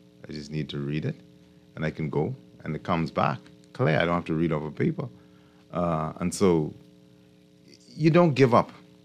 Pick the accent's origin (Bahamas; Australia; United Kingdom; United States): Bahamas; Cat Island; now in Nassau, Bahamas; growing up on Cat Island. Mm-hmm. And you still have those communities where subsistence farming, fishing, we didn't know that you had depression in the economy on Cat Island.